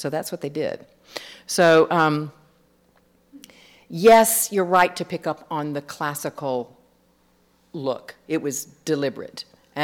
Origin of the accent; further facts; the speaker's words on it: Atlanta, Georgia, United States; I grew up in Atlanta